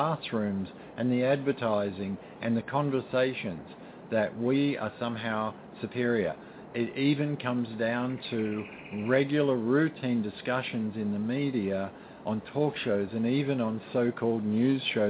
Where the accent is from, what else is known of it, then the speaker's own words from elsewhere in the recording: Australia; now in United States; I'm an alien because I'm from another country, and I'm an Australian. So I have a very alien point of view about America.